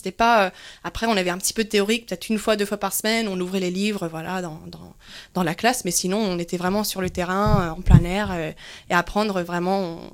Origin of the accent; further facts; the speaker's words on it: San Francisco, California, United States; French is a second language; Et je suis de San Francisco, donc on était vraiment juste sur la côte